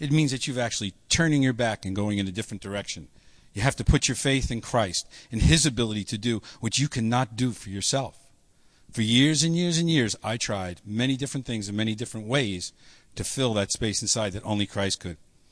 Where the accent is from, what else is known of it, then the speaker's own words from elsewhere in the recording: New York, United States; accent: New York; Be tolerant of my New York accent, please. I'll try to hide it as much as I can.